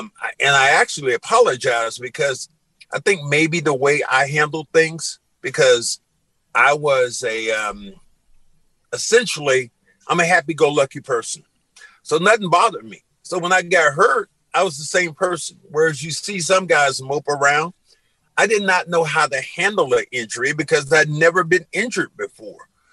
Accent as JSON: {"language": "English", "region": "the South", "country": "United States"}